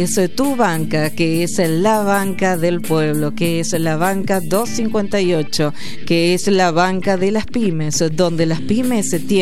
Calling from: La Matanza, Buenos Aires Province, Argentina; de La Matanza.

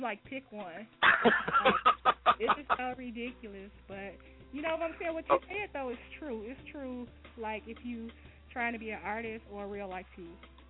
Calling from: Gary, Indiana, United States

